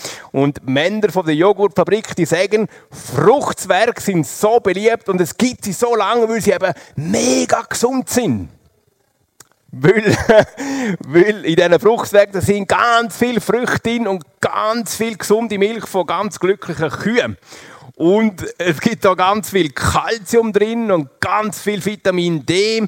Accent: Liechtenstein; aufwachsen im Liechtenstein. Darum ist mein Dialekt ganz ein bisschen durcheinander gekommen, aber nicht so tragisch.

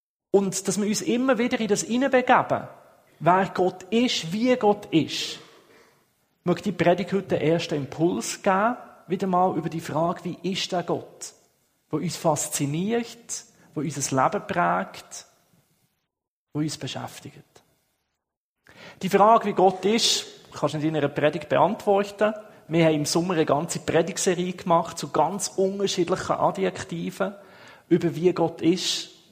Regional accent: Ostermundigen, Bern, Switzerland; also born or lived in Schaffhausen; now in Winterthur, Switzerland; Ich bin ursprünglich Berner in Ostermundigen aufgewachsen. Es hat mich auf Schaffhausen verschlagen, wo ich hier ein ICF aufbauen und leiten durfte. Und jetzt in Winterthur.

